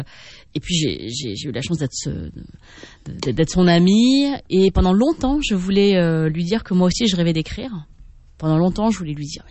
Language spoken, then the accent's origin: French; France; born there; quand j'étais enfant, donc je suis née en France, et je lisais beaucoup de livres quand j'étais enfant